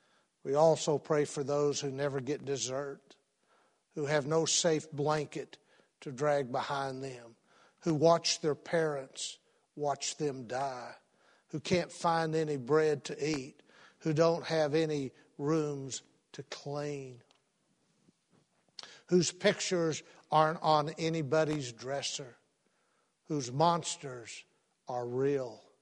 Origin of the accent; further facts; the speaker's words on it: Odessa, Texas, United States; Everyone on the block that I grew up in Odessa, Texas, all the mothers stayed home.